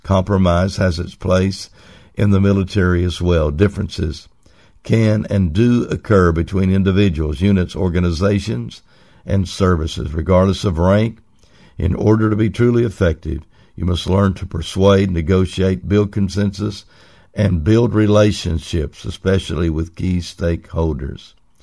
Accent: Oklahoma, United States; Many times I've driven by there because I was raised in Oklahoma.

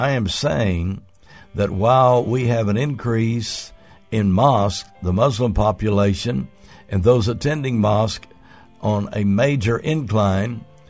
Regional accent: Comanche, United States; Dr. Larry Martin and I were going to the church that we grew up in Comanche

